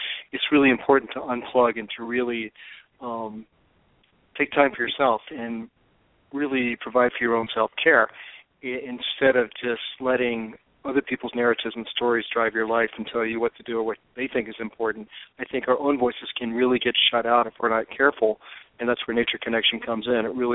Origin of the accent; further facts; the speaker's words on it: Richmond, Virginia, United States; But when I was a kid, I grew up in Richmond, Virginia, and it was becoming rapidly urbanized and suburbanized.